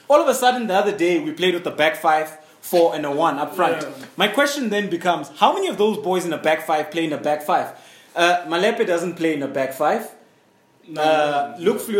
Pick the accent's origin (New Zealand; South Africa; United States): South Africa; I mean, we all know what our strengths are as South African players.